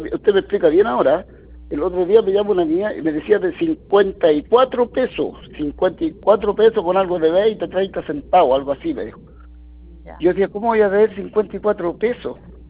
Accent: Casablanca, Valparaíso, Chile; yo soy de acá de Casablanca, fui a la sucursal de Valparaíso a ver la cuestión

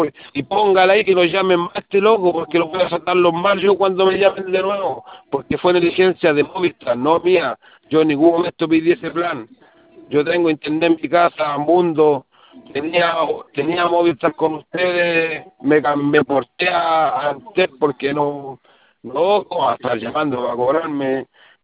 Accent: Estación Central, Santiago Metropolitan Region, Chile; yo soy de Estación Central

